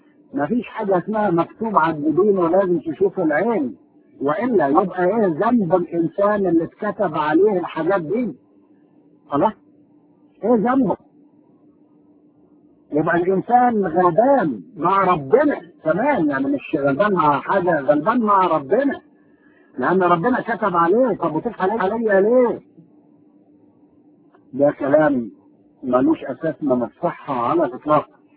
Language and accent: Arabic; Egypt; لكن احنا اتربينا في مصر وسمعنا كده.